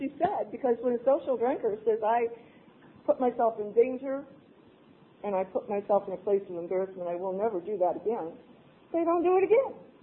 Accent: Romeo, Michigan, United States; I grew up in Romeo.

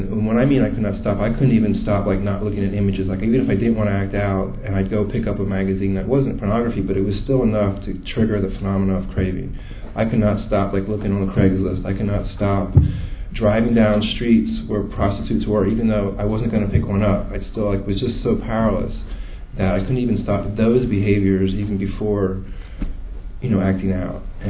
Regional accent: Pennsylvania, United States; I was actually in Baltimore, Maryland. I'm actually from Pennsylvania.

